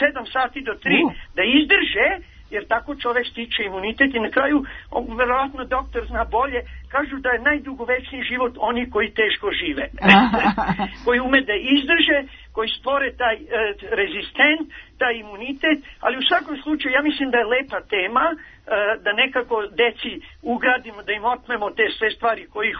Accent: Novi Sad, Vojvodina, Serbia; born there; ja pune 42 godine, 1. maja ću ući u 43. godinu, živim u šumi jer ja sam rođen u Novom Sadu

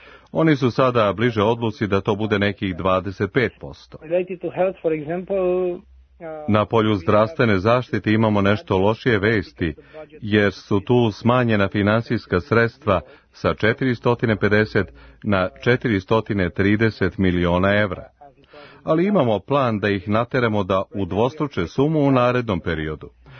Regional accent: Marginari de Jos, Romania; Serbian is a second language; ako pođete u Rumuniju i put vas nanese u mesto odakle sam ja, Marginari de Jos

